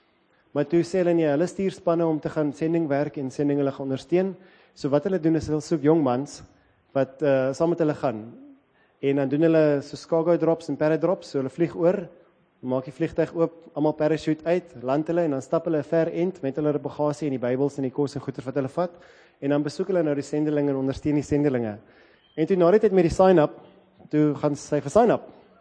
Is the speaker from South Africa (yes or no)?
no; Kenya; ek kom uit Kenia uit